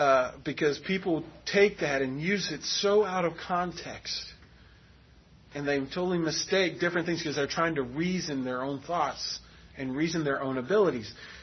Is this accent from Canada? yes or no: no; Florida, United States; also born or lived in New York; I have different experiences from growing up in Florida than some of you who grew up in Texas.